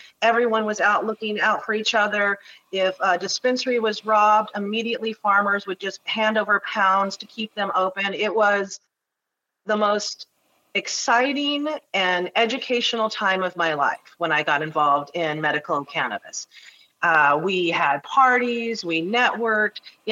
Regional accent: Portland, Oregon, United States; I've lived in Oregon since 1968. I was born here in Portland.

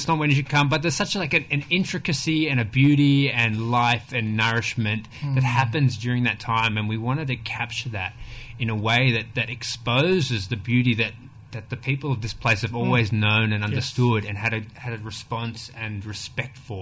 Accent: Sydney, New South Wales, Australia; Yeah, I'm a Waka Waka, but I grew up in Sydney on Gadigal country. Mm. And then I moved to Melbourne, so onto Bunurong country. And now I'm all the way up here with Yuz Mob.

